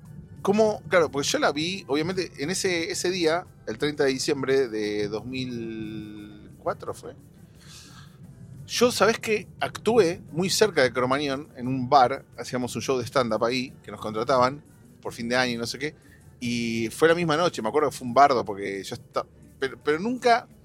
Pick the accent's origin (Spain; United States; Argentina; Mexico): Argentina; como ciudadano argentino que vivió esa época en primera persona y que vi todo eso